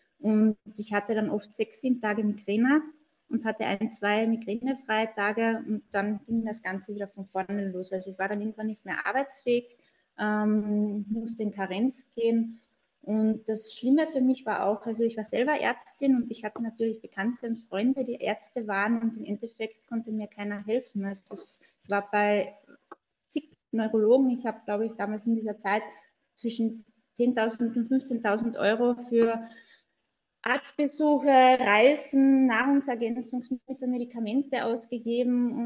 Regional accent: Austria; Ich komme aus Österreich und bin allgemein Medizinerin

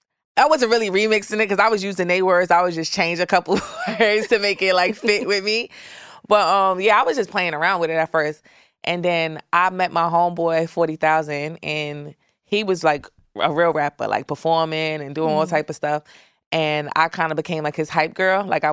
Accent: Brooklyn, New York, United States; I'm from East New York. Cypress Hills Projects.

